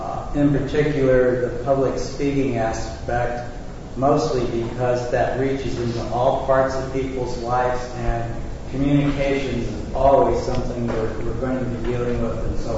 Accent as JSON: {"language": "English", "town": "Omaha", "region": "Nebraska", "country": "United States", "said": "from Omaha, Nebraska."}